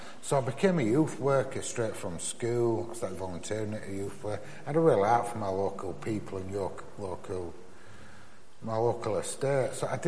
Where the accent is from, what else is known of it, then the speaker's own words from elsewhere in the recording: Bradford, Yorkshire and the Humber, United Kingdom; growing up in Yorkshire and in Bradford is really dear to my heart.